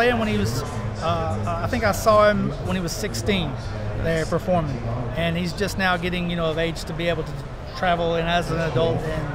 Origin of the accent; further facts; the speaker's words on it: Mississippi, United States; when I'm originally from Mississippi, I'm a Delta Blues fan.